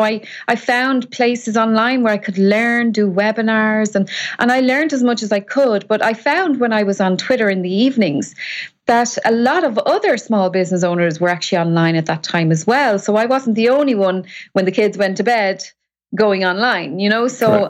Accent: Ireland; I'm Irish

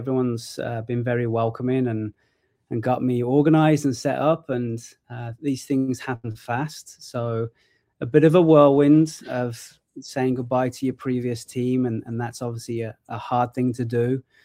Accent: England, United Kingdom; obviously I'm originally from England. So growing up, my dad was a coach and a qualified coach back home in England.

